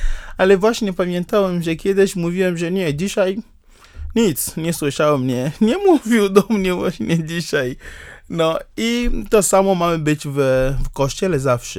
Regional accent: Togo; Polish is a second language; Bo u mnie rano, o 5 rano, w Togo zaczynamy dzień wcześniej

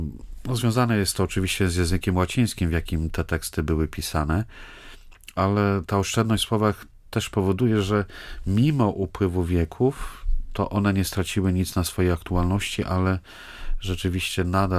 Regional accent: northern Poland, Poland; W moich rodzinnych stronach na północy zamiast taca mówi się kolekta

